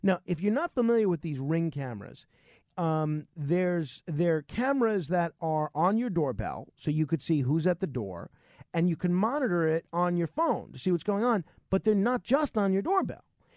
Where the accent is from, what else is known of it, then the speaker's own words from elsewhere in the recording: Staten Island, New York, United States; And now it's even happened in my hometown of Staten Island.